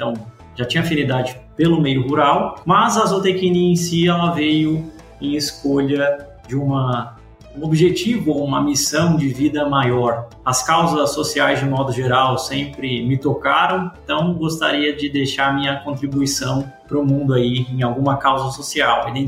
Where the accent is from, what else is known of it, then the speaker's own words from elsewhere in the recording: Maringá, Paraná, Brazil; Eu sou natural de Maringá, no Paraná, nascido, criado e vivido.